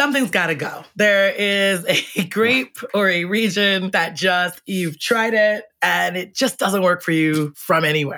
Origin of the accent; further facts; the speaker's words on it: New York, United States; I'm from New York. A bagel everywhere else tastes very different to me. It's not New York water.